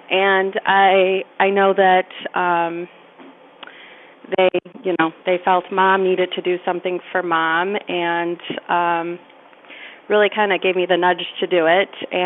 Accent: Princeton, New Jersey, United States; My father was from the Putnam area, and my mother's from the suburbs, but I was raised in Princeton. Moved away and came back after my oldest was born.

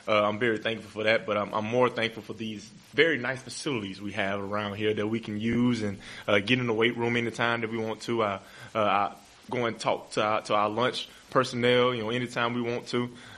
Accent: Alabama, United States; Like, I'm a kid from Alabama.

